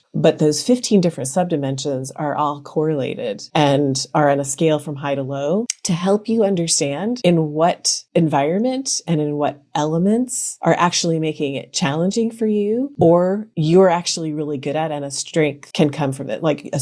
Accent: United States; now in Germany; anymore now that I've lived in Germany for 10 years. I'm not super positive about everything because I'm American, right?

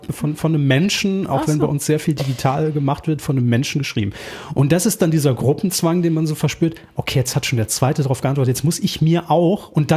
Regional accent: Saarbrücken, Saarland, Germany; Obwohl ich ja gebürtig aus Saarbrücken komme, wo man jetzt sagt, ist ja zumindest in der Nähe, ne?

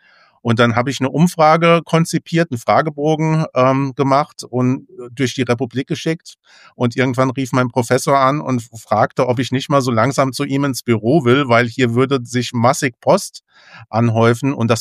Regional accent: Germany; Ich bin am Rhein groß geworden. Sohn von sogenannten Mondscheinwinzern

